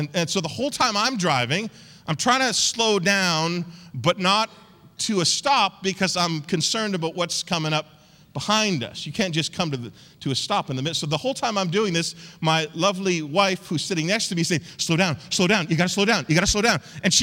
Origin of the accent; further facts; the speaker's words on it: the Maritimes, Canada; Now, I grew up in the Maritimes, so I'm used to driving in dense fog